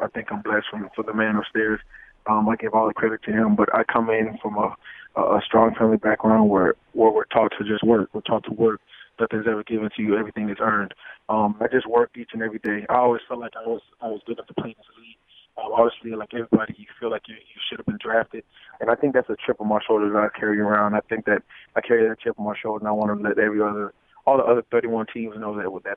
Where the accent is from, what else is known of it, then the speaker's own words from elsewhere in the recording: Florida, United States; I'm from Florida. So we're both Florida boys.